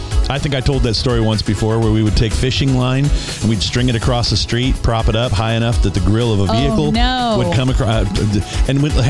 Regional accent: Scott City, Kansas, United States; we had really wide streets in my hometown in Scott City, Kansas.

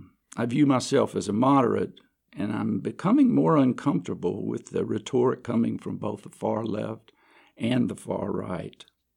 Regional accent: Arkansas, United States; Well, I grew up in Arkansas, and I attended Central High School

